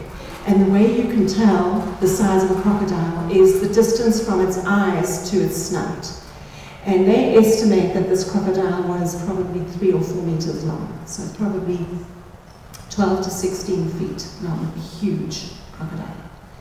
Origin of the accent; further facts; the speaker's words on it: South Africa; I am South African.